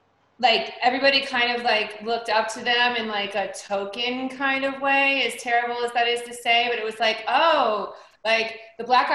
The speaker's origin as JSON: {"language": "English", "town": "Cincinnati", "region": "Ohio", "country": "United States", "tie": "born or raised there", "moved": "as an adult", "said": "I was born in Cincinnati, Ohio."}